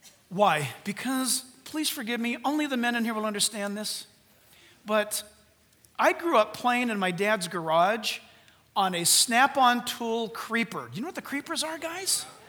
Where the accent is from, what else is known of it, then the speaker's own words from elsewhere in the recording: California, United States; down the driveway of our house growing up in Orange County.